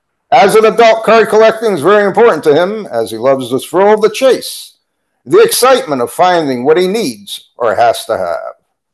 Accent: Colorado, United States; We hail from Southwest Colorado.

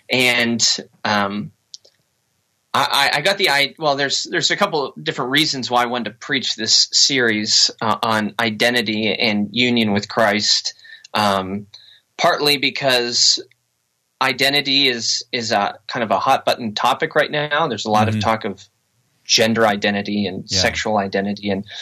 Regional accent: Pennsylvania, United States; now in Kalamazoo, United States; I'm not a Michigan native, but I grew up in Pennsylvania.

